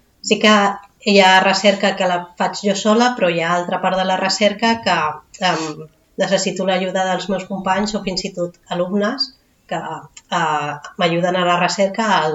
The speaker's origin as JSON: {"language": "Catalan", "town": "Barcelona", "region": "Catalonia", "country": "Spain", "tie": "born there", "said": "Doncs jo vaig néixer a Barcelona l'any 1992."}